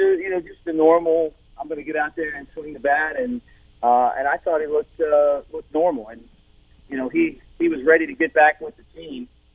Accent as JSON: {"language": "English", "town": "Baltimore", "region": "Maryland", "country": "United States", "tie": "born or raised there", "said": "I grew up in Baltimore."}